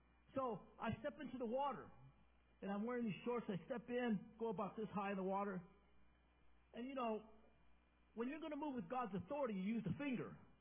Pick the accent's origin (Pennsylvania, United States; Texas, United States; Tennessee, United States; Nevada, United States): Nevada, United States; Las Vegas; Because, you know, I grew up in Las Vegas. I've lived there most of my life.